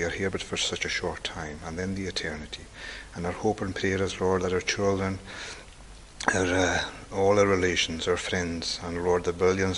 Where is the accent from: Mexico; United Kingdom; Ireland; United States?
United Kingdom; Scalpay, Scotland; I'm from Scalpy in Harris, and I've lived there all my life. And I was raised by Christian parents